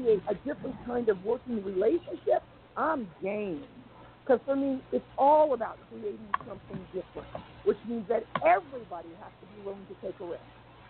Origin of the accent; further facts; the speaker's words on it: New York City, New York, United States; I grew up, I was born in Manhattan in New York City, and I was adopted by my family, African-American parents who were poor, black, moved up to New York from the South in the 50s.